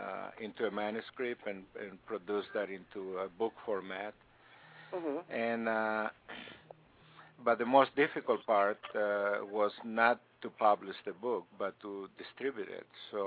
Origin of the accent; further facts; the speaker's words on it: Greece; It was a book about growing up in Greece and the. And the lessons that I've learned growing up in that society, and the heroes refer to my parents, who are my heroes.